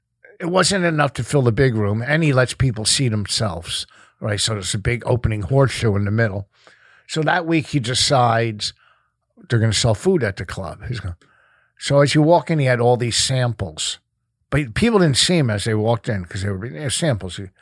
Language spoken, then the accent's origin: English; New Jersey, United States; now in Connecticut, United States; I'm from Jersey. I live in Connecticut, New York.